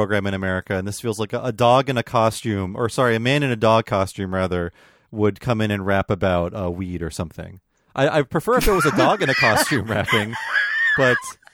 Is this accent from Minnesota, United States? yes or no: no; Ohio, United States; I didn't meet an Asian person until I was 25 because I grew up in Northeast Ohio.